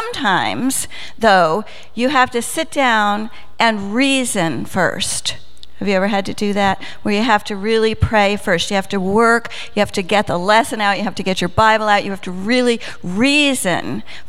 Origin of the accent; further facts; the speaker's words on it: Texas, United States; I'm from Texas, so I get to say y'all.